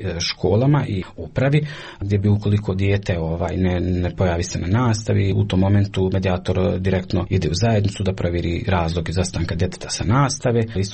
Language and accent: Bosnian; Kakanj, Federation of Bosnia and Herzegovina, Bosnia & Herzegovina; dolazim iz Kaknje